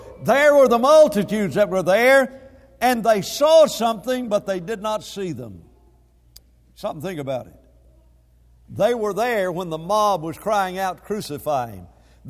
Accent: Huntsville, Alabama, United States; I remember as a child growing up in Huntsville

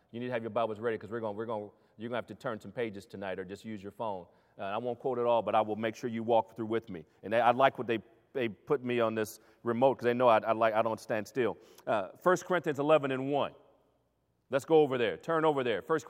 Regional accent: Lincoln, Nebraska, United States; born there; When I was born in Lincoln, Nebraska

